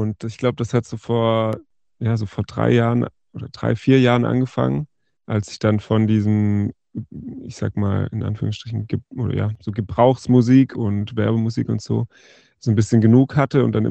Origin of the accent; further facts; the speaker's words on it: Southern Germany, Germany; now in Cologne, Germany; Na, ich komme aus Süddeutschland